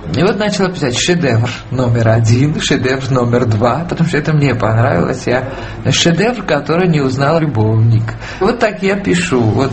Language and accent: Russian; Georgia; moved away as an adult; now in Russia; я почему уехала из Грузии